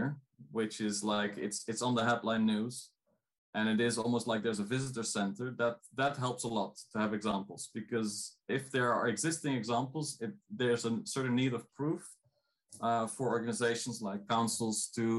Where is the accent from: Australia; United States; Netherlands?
Netherlands; I come from the Netherlands.